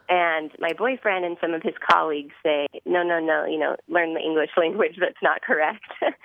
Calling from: San Diego, California, United States; I'm calling from San Diego.

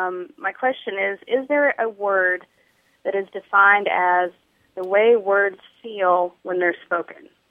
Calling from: Dallas, Texas, United States; I'm calling from Dallas, Texas.

